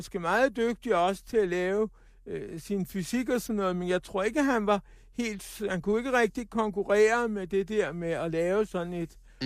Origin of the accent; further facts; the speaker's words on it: Frederiksberg, Capital Region of Denmark, Denmark; Ja, jeg er fra Frederiksberg.